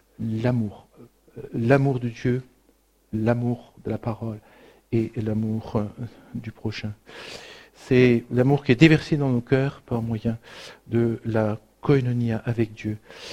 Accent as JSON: {"language": "French", "country": "France", "said": "Chez nous, en Europe et en France, c'est l'horreur."}